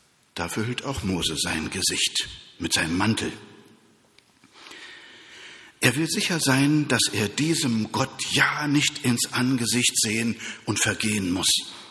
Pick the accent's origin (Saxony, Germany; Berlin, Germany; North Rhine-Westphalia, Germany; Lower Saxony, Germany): Berlin, Germany; ich bin Berliner, ja. Ich kann nicht gut Kölsch-Dialekt nachmachen.